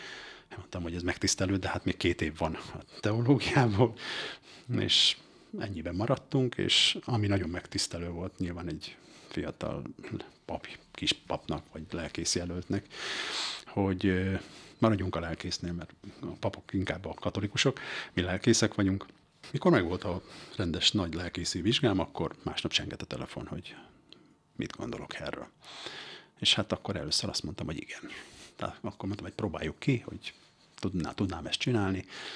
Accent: Martonvásár, Fejér, Hungary; ahol felnőttem, ahogy említetted, Martonvásár volt ez a település, tőlünk nem messze, innen Budapestről 30 kilométer

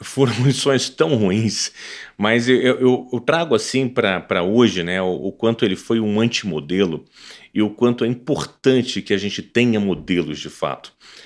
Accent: Rio de Janeiro, Brazil; A princípio, eu estava no Engenho de Dentro, né? Fui criado em Oswaldo Cruz, que é perto de Madureira, depois Engenho de Dentro, que é perto do Meia.

